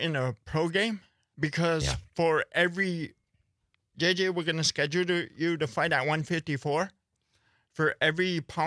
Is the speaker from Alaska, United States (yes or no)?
no; Neopit, Wisconsin, United States; Neopit, Wisconsin. Yeah. Mm-hmm. Menominee Territory.